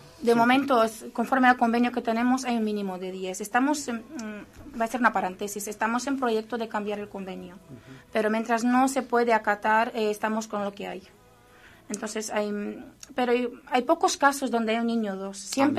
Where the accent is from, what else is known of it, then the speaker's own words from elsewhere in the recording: Arganda del Rey, Community of Madrid, Spain; Yo vengo de Arganda